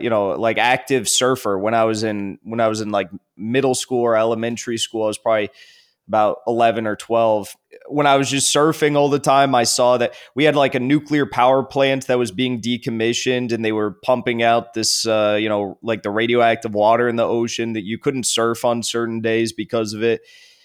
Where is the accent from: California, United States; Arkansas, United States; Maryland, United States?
California, United States; I grew up in California, which is a very, you know, it's a very liberal state, but I grew up in like a very conservative area of California.